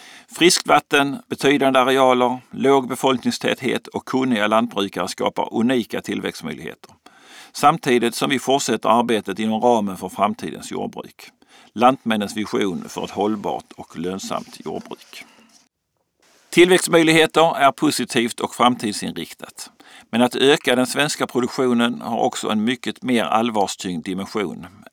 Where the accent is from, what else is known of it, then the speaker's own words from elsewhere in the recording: Mosslunda, Skåne, Sweden; från Mosslunda i Skåne och är ordförande i Lantmännen.